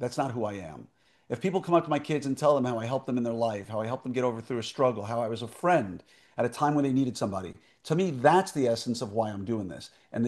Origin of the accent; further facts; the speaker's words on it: Chicago, Illinois, United States; born there; I was born in Fifth Army headquarters in Chicago back in 1967.